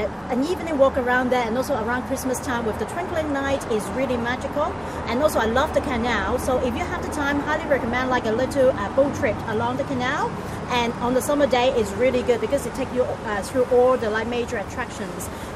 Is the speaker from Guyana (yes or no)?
no; Hong Kong; I'm originally from Hong Kong